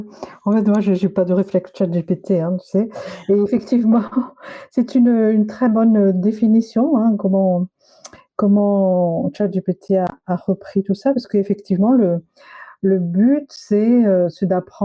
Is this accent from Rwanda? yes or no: no; Madagascar; moved away as an adult; now in France; moi, je suis née à Madagascar. J'ai grandi à Madagascar jusqu'à 19 ans, à mes 19 ans. Et après, j'ai suivi ma mère en Afrique. Puis après, j'ai suivi mon mari aussi ici en France.